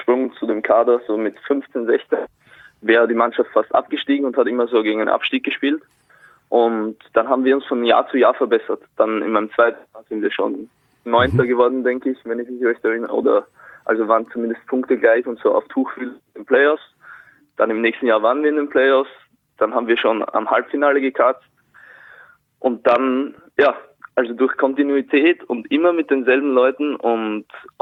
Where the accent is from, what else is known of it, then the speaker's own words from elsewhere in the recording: Güssing, Burgenland, Austria; Also ich bin in Güssing geboren